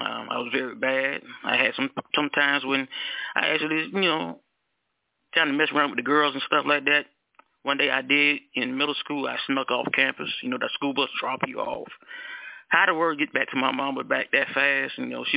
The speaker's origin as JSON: {"language": "English", "region": "South Carolina", "country": "United States", "said": "Good evening, everybody. Good evening. … from South Carolina"}